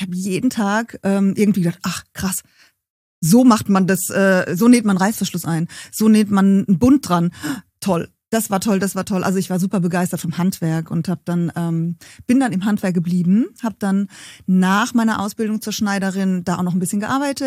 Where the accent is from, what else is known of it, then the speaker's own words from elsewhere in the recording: Heidelberg, Baden-Württemberg, Germany; Ich bin gebürtige Heidelbergerin.